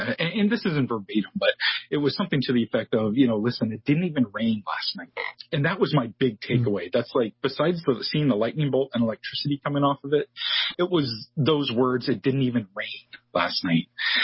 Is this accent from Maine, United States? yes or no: yes; Maine, United States; And I said to myself, hey, there's no book here about UFOs specifically in my home state.